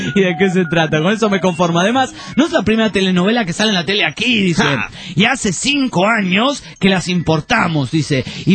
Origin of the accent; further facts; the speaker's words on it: Argentina; Hola, soy de Argentina, amante de México.